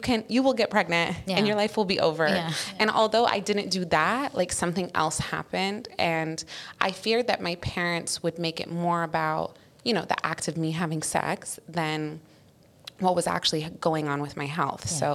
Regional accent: California, United States; I grew up in the States, in California, in a pretty strict Arab American home.

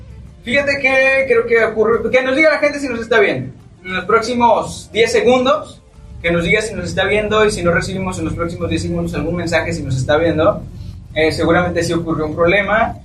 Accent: Mexico; Entre todo, ya ves que así somos los mexicanos, ¿no?

